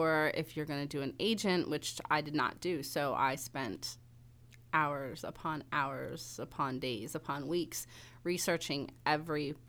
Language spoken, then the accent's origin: English; Dunkirk, New York, United States; I am thinking about maybe making a trip back to my hometown and maybe do a signing in there. I'm originally from Dunkirk, New York.